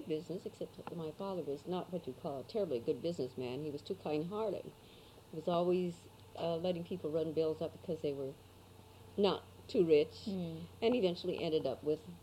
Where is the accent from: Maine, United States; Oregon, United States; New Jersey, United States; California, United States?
California, United States; Fresno; born there; also born or lived in Selma; I was born in Fresno, but we were living in Selma at the time.